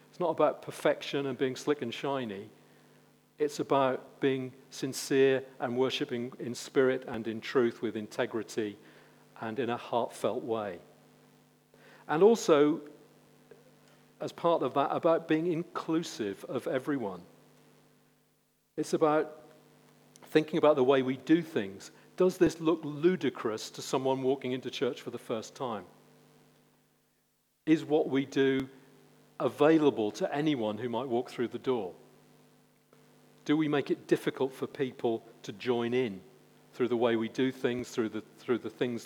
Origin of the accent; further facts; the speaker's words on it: England, United Kingdom; And most of us being English, and I use the term English very specifically, are also not known for our zeal for things.